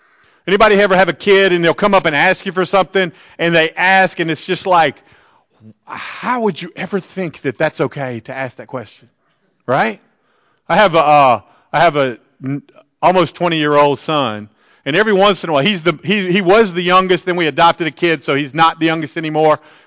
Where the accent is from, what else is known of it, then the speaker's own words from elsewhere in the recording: the South, United States; And I mean, I'm the Southerner.